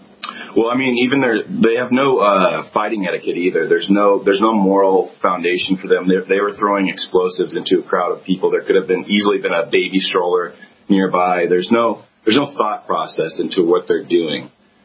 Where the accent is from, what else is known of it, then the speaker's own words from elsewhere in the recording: Washington, United States; I've born and raised in Washington. I have a very great good family.